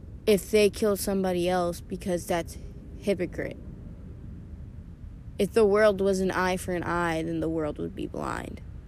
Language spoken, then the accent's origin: English; Illinois, United States; I grew up in Illinois.